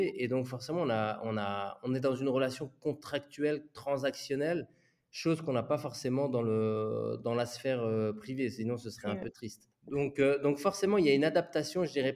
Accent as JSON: {"language": "French", "country": "France", "tie": "born or raised there", "also_born_or_lived": "Dubai, United Arab Emirates", "moved": "as an adult", "lives_now": "Switzerland", "said": "Moi, mes deux parents sont marocains. Je suis né en France. J'ai passé 21 ans en France. Ensuite, j'ai passé 3 ans au Moyen-Orient, à Dubaï. Et ensuite, là, ça fait bientôt 9 ans que je suis en Suisse."}